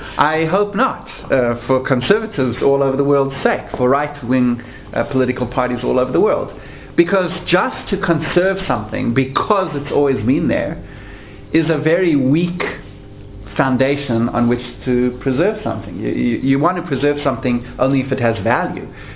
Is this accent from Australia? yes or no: no; Canada; For example, I come from Canada